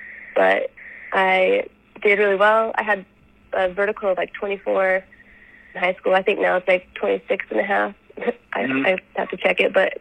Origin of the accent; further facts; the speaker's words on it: Salt Lake City, Utah, United States; I grew up in Utah, Salt Lake City, Utah.